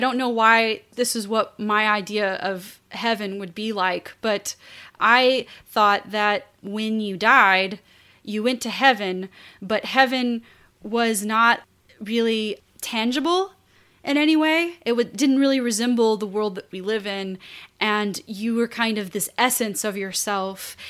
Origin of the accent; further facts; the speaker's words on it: New Orleans, Louisiana, United States; born there; also born or lived in Houston; Yes. Yes, I was born in New Orleans. And we moved from there to Houston when I was about 1.5 to live with my grandmother.